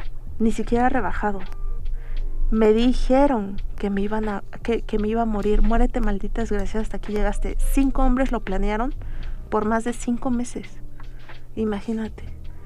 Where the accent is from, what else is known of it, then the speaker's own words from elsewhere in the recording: Oaxaca, Mexico; Mariscala está a media hora de mi pueblo.